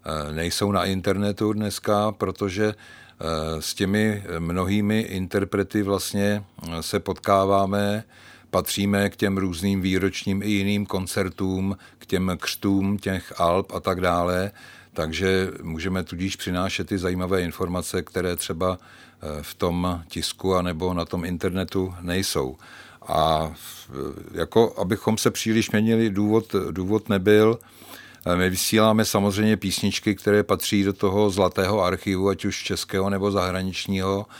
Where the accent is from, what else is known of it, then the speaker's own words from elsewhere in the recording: Central Bohemian Region, Czechia; protože jsem Středočech